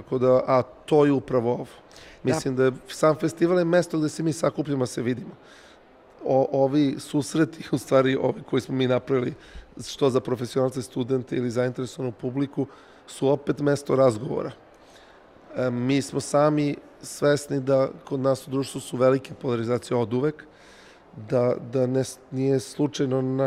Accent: Serbia; kod nas mnogi misle da smo mi preveliki autošovinisti kao Srbi

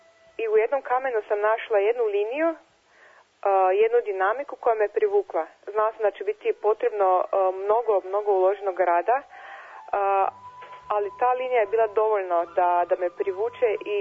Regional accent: Celje, Savinja, Slovenia; Serbian is a second language; dolazim iz Celja, iz Slovenije. Završila sam školu primenjenih umetnosti u Ljubljani.

